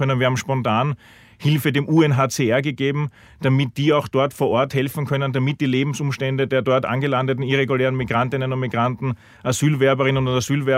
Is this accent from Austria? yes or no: yes; Austria; Was verstehen wir als Österreicher darunter?